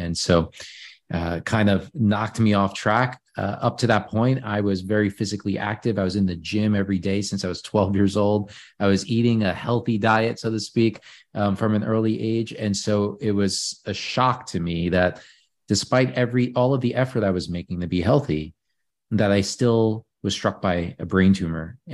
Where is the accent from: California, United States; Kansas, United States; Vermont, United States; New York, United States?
New York, United States; So I grew up in Long Island, New York, about 30 minutes outside of New York City.